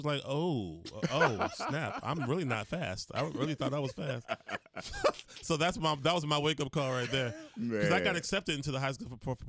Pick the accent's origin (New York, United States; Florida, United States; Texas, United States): Texas, United States; Quail Valley; I grew up in Quail Valley.